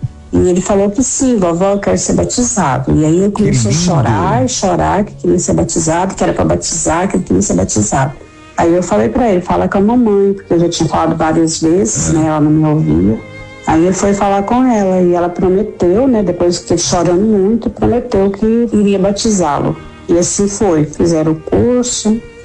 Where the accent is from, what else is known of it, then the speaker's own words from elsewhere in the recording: Goiás, Brazil; sou de Goiás.